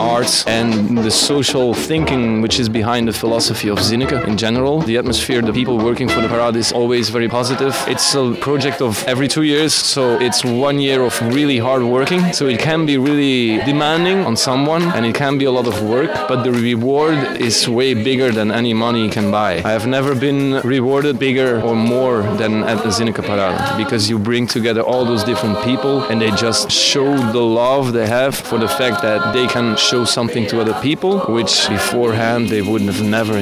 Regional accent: Brussels, Belgium; I'm a Zeneca from Brussels.

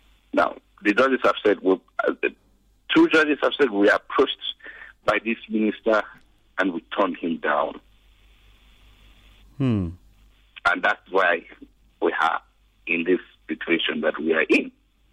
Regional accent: Nigeria; First, as a Nigerian. Second, as a lawyer.

